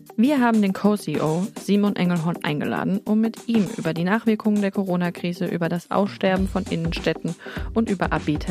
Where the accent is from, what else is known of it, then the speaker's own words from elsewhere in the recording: Sinsheim, Baden-Württemberg, Germany; now in Mannheim, Germany; ich komme aus Sinsheim. Das muss man wissen, wenn man da jetzt hier zuschaut. Das ist so 60 Kilometer von Mannheim weg. Ich wohne jetzt schon lange in Mannheim. Ich habe hier studiert.